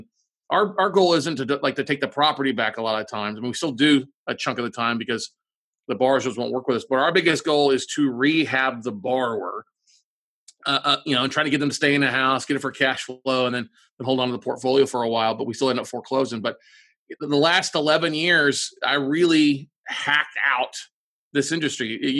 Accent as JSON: {"language": "English", "town": "Ingleside", "region": "Texas", "country": "United States", "tie": "born or raised there", "lives_now": "Austin, United States", "said": "So I call Austin, Texas home. I grew up in South Texas. I got a business degree at college."}